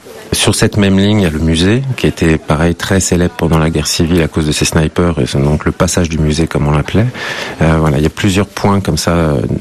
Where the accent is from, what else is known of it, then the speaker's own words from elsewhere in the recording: Paris, Île-de-France, France; born there; en tant qu'Européen, je suis parisien de naissance